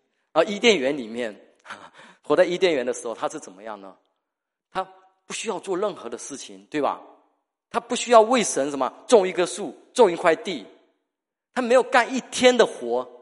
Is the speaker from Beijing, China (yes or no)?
no; Fujian, China; now in Vancouver, Canada; 你知道我们福建人有一句话